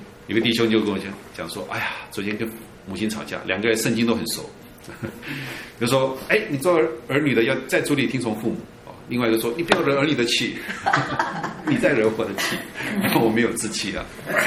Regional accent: China; 我们中国人也叫成年礼冠礼

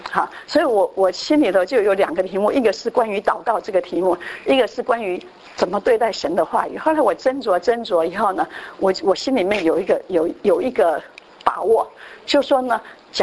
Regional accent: Tainan, Taiwan; 就是我就记得以前我小时候，我是台南的人哈，台南市

